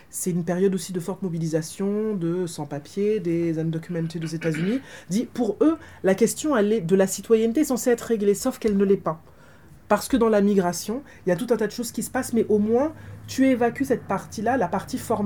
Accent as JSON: {"language": "French", "country": "Martinique", "tie": "born or raised there", "said": "je suis martiniquaise, que j'ai grandi en Martinique à une période pendant laquelle la question, la discussion sur l'identité est très forte."}